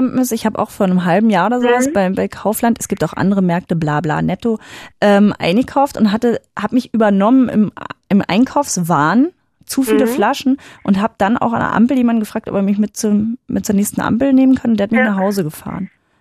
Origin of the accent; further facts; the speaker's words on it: Stendal, Saxony-Anhalt, Germany; Naja, also ich bin ja auch aus Stendal, ne, aus der Nähe